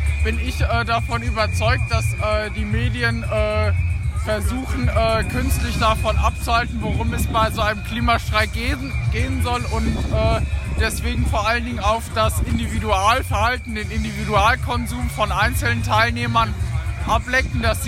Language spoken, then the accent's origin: German; Germany; Ich komme aus Deutschland